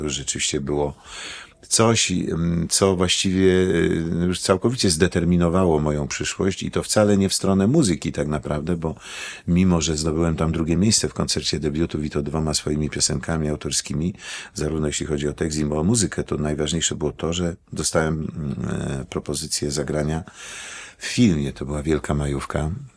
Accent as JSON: {"language": "Polish", "town": "Brzeziny", "region": "Łódź Voivodeship", "country": "Poland", "tie": "born there", "said": "Ja się urodziłem w małym miasteczku Brzeziny pod Łodzią."}